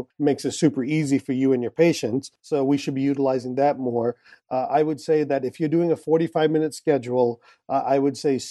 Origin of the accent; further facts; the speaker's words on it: India; And as an Indian, my listeners will love anything free.